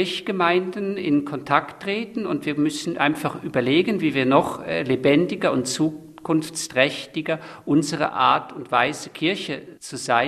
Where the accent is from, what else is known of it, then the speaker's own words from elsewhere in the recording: Rhineland, Germany; born there; Ich bin in Deutschland, im Rheinland, geboren